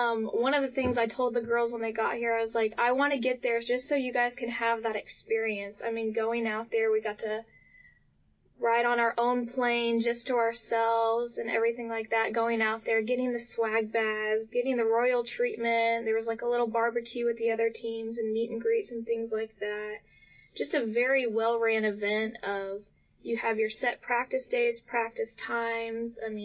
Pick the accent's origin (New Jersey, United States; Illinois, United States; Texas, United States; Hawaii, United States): Texas, United States; Keller; So I've bounced around a little bit, but I consider myself from Keller, Texas, which is right in the Dallas-Fort Worth area.